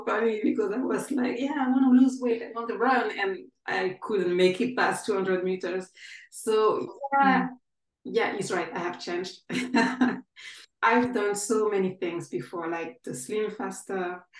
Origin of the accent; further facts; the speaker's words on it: Guadeloupe, France; English is a second language; moved away as an adult; now in Ireland; I live in Ireland. I was born in France. I'm originally from the French Caribbean, in Guadeloupe, but I moved to Ireland like 10, 11 years ago.